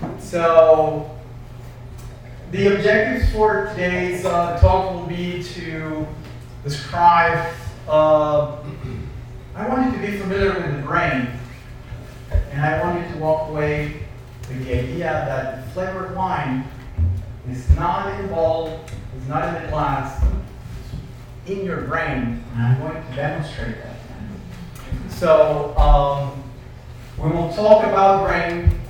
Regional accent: Mexico; moved away as an adult; now in United States; I was born and raised in Mexico. I studied science and engineering there.

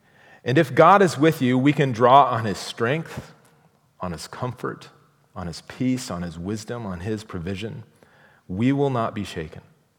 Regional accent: Midwest, United States; As a kid growing up in the Midwest, raised by teetotaling Baptist parents

